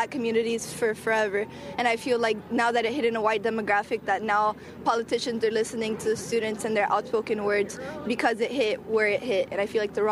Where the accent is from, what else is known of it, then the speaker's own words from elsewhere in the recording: Miami, Florida, United States; I'm a sophomore from Miami. We all from Miami 305 representing.